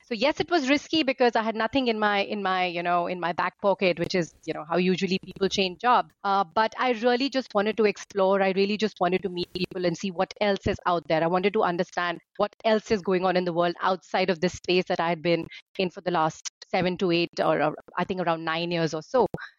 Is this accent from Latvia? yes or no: no; India; I grew up in India. I studied in India. I finished my my MBA in India.